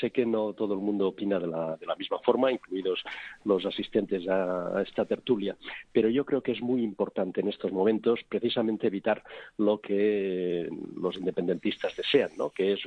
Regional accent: Catalonia, Spain; Somos catalanes, pero somos evidentemente también españoles

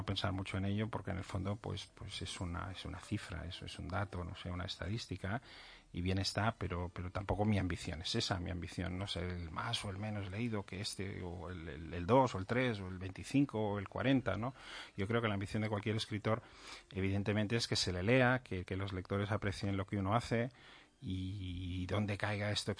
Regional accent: Barcelona, Catalonia, Spain; born there; Yo vivo en California, en Los Ángeles, la mayor parte del año, porque he vivido ahí durante muchos años. Y luego vivo también pues en Barcelona, que es la ciudad donde yo nací.

